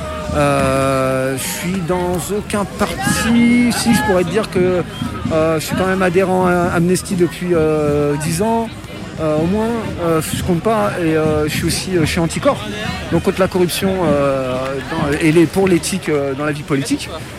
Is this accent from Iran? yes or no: no; Creil, Hauts-de-France, France; born there